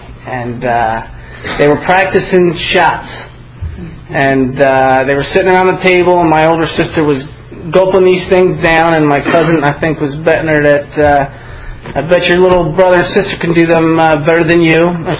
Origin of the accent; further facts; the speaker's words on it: Limerick, Pennsylvania, United States; And I grew up in Limerick, Pennsylvania, about 45 minutes away from here.